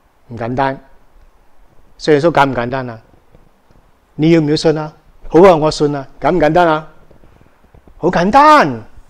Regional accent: Malaysia; 大家知道我在马来西亚长大

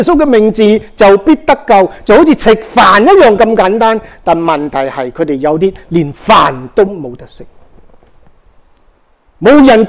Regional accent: Malaysia; 大家知道我在马来西亚长大

